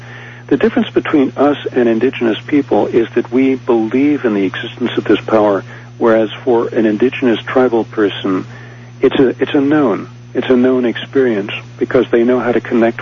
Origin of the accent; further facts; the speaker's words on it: New York City, New York, United States; You know, I grew up in New York City, and when I went into the Peace Corps in 1964